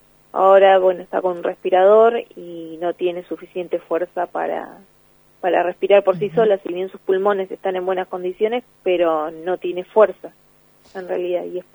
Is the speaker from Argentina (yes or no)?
yes; Mones Cazón, Buenos Aires Province, Argentina; somos de Mones Cazón. Sí, pertenecemos al partido de Pehuajó.